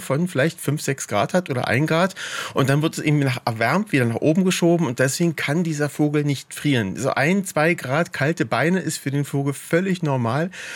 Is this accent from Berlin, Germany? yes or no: yes; Berlin, Germany; als Berliner, man muss da gar nicht erst rausfahren, sondern kann in die Stadt reingehen